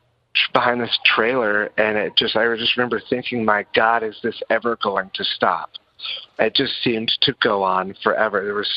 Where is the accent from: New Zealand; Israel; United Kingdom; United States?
United States; Tyler, Texas; I'm from Tyler, Texas, yeah, Rose Tyler, Capital.